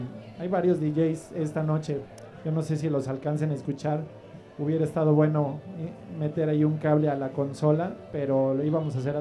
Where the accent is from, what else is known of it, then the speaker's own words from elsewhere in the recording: Querétaro, Mexico; Yo aquí crecí, yo siempre he dicho, yo soy queretano. Soy cosmeño, pero hecho queretano.